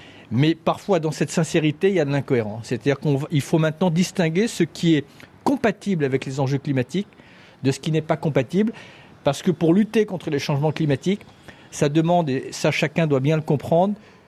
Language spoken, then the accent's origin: French; France; leur propre avenir, ici au Maroc, chez nous en France, là-bas au Burkina Faso, se détermine en ce moment.